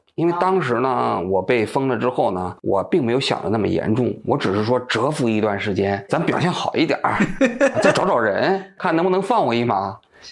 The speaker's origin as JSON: {"language": "Chinese", "country": "China", "said": "其实我们不太能够理解得到，就是我们中国人啊。"}